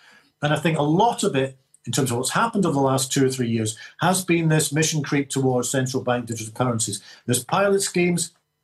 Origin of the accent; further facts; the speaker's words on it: Scotland, United Kingdom; One of the great things I feel proud about being a Scot